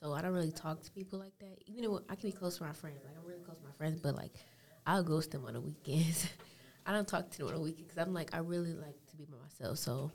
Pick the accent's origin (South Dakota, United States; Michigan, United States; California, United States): Michigan, United States; Detroit; I'm from Detroit, Michigan, and I don't really go in my city. Like, I go to school in Mount Clemens, so that's all I be for.